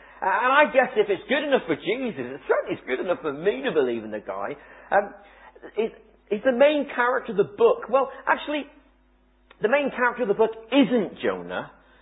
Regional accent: Plymouth, South West England, United Kingdom; born there; My my heritage is Cornish. My mum and dad are from Cornwall. Actually, I was born in Plymouth, but mum and dad are plain Cornish heritage, which makes me a Celt. And either way, I'm not English anyway

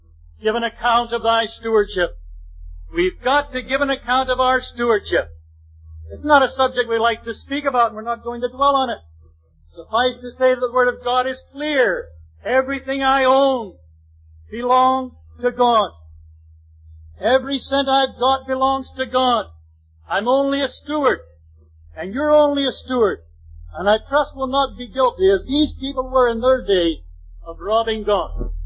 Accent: Scotland, United Kingdom; I'm a Scotsman. I've never given hilariously.

